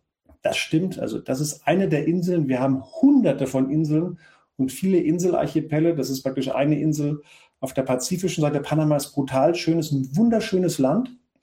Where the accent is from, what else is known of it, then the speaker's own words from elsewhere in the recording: Frankfurt, Hesse, Germany; born there; Ich selbst bin gebürtiger Frankfurter, stolz auf die kleine Skyline, aber schöne Skyline bei uns unten am Main.